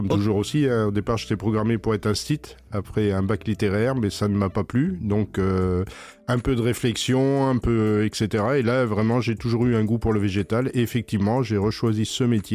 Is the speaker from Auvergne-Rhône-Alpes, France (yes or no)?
yes; Lyon, Auvergne-Rhône-Alpes, France; j'ai commencé après un bac horticole et un BTS de gestion horticole à Lyon, ma région d'origine